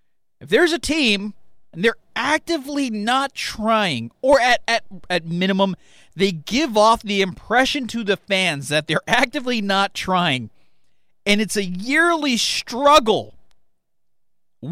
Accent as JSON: {"language": "English", "region": "California", "country": "United States", "tie": "born or raised there", "said": "I grew up in the Bay Area. A lot of my friends are A's fans."}